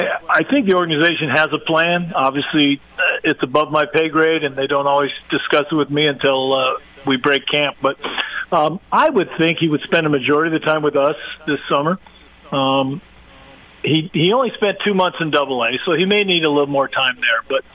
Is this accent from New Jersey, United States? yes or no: no; Santa Maria, California, United States; born there; I was born in Santa Maria, California.